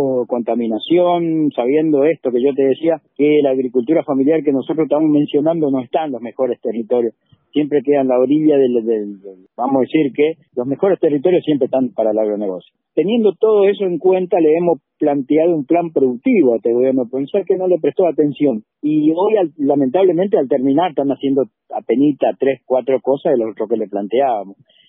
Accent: Santa Fe, Argentina; porque todos somos santafesinos y todos tenemos ganas de producir

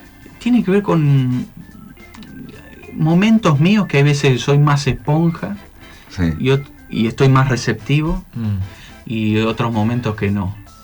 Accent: Pergamino, Buenos Aires Province, Argentina; born there; yo nací en Pergamino

